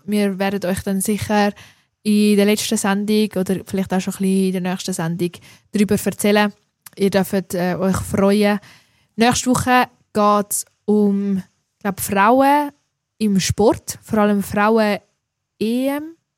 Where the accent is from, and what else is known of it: Switzerland